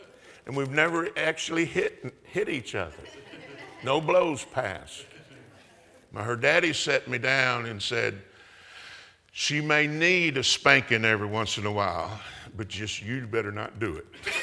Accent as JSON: {"language": "English", "town": "Ridgely", "region": "Tennessee", "country": "United States", "tie": "born or raised there", "also_born_or_lived": "Los Angeles", "said": "I was born in Los Angeles, and when they were when I was 3.5 years old, they moved back to Tennessee. And I'm glad they did, because I wouldn't be alive if I'd grown up in Los Angeles. I was blessed to grow up in Tennessee."}